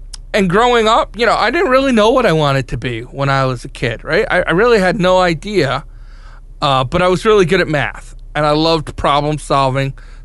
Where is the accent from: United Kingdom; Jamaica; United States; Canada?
United States; New York; And I grew up on the North Fork, which was farming country.